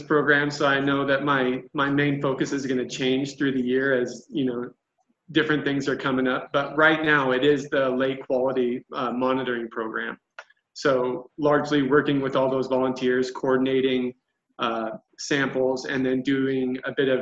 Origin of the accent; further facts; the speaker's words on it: Sagle, Idaho, United States; I grew up in Sagal, Idaho, in the 80s, long before it was the ice war that it is today, unfortunately. I graduated from Sandpoint High School in 1998